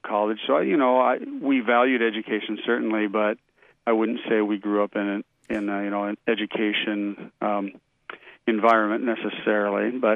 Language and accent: English; Tipton, Iowa, United States; also born or lived in Vinton, Iowa; I grew up in both Vinton, Iowa for about 13 years, and then I moved to Tipton, Iowa, and spent 7th through 12th grade in Tipton, graduated from Tipton High School